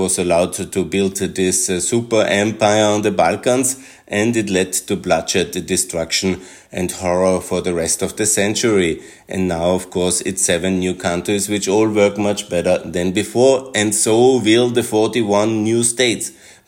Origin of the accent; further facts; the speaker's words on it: Austria; I am coming myself from Austria, and this is very clear the case.